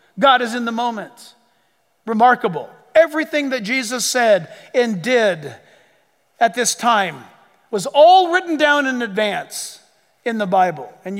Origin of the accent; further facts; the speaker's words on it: United States; I'm an American through and through. I was born and raised here.